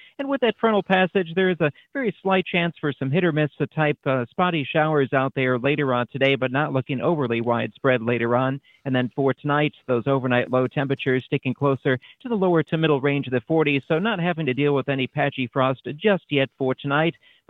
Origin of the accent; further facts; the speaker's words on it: Oshkosh, Wisconsin, United States; I grew up in Oshkosh, so Oshkosh West, and then UW-Madison for college.